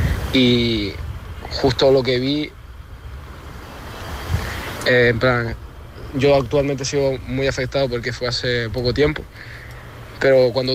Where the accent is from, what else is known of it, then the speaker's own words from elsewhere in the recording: Castile and León, Spain; soy de Castilla y León.